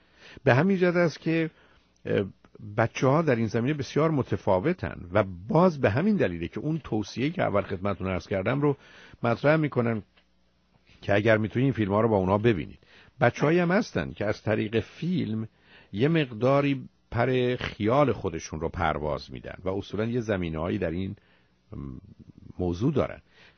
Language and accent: Persian; Iran; now in United States; ما به عنوان یه ایرانی